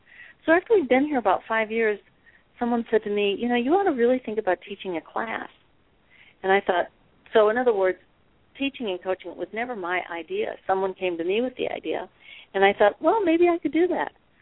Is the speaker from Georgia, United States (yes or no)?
no; Crystal Lake, Illinois, United States; Yeah, my mom was an actress, and my folks had a theater in my hometown of Crystal Lake, Illinois.